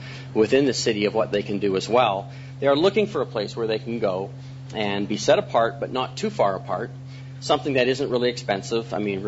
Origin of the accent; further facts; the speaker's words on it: Calgary, Alberta, Canada; I grew up, was raised, and born and raised in Calgary